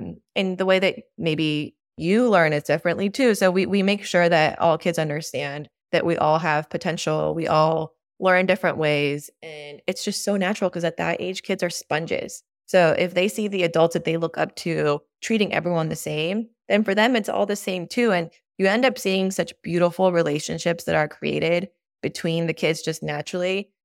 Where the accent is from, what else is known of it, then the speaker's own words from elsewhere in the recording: Mexico; I grew up in Mexico, which is probably like 10 years behind us